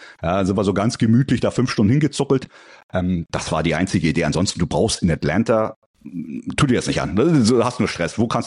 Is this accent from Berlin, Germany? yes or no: yes; Berlin, Germany; Ja, ich bin Berliner.